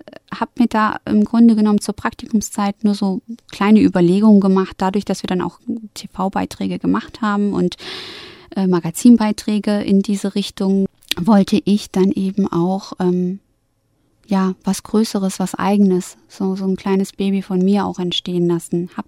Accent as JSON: {"language": "German", "country": "Germany", "tie": "born or raised there", "said": "das Herkunftsland meiner Eltern ist die Türkei, aber meine Heimat und mein Zuhause ist hier in Deutschland."}